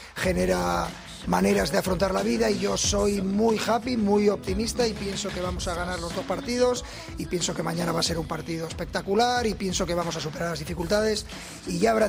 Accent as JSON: {"language": "Spanish", "town": "Gijón", "region": "Asturias", "country": "Spain", "tie": "born there", "said": "El 8 de mayo del 70 nací en Gijón"}